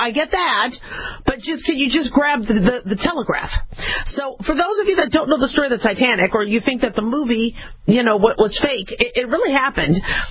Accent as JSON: {"language": "English", "region": "the West", "country": "United States", "tie": "born or raised there", "said": "But, you know, to me, growing up in the West, you know, nothing was older than, like, the 1940s from most of the places where I lived."}